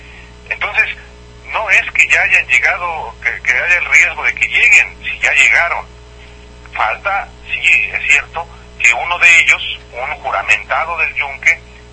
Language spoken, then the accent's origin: Spanish; Jalisco, Mexico; Uno es el gobernador de Jalisco, el estado de donde yo soy